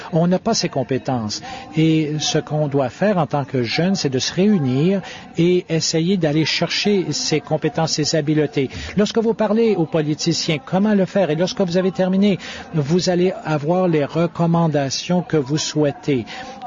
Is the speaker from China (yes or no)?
yes; China; je viens de la Chine.